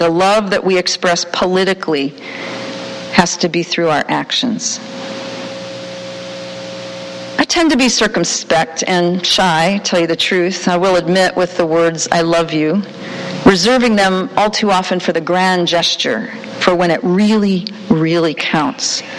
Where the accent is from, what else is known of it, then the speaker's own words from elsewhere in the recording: Midwest, United States; I'm a Midwesterner born of Hungarian, Croatian immigrants on one side and hardscrabble Tennessee farmers on the other